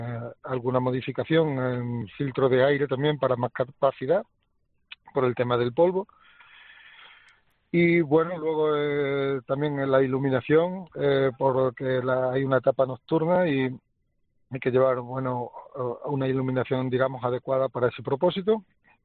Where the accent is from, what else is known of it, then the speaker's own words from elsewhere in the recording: Badajoz, Extremadura, Spain; el resto pues somos de Badajoz, los otros tres coches que venimos de Badajoz